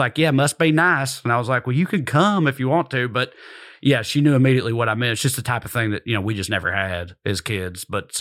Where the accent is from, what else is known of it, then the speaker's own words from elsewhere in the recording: Tennessee, United States; if my hand is the state of Tennessee, there's Nashville right there. My hometown is right here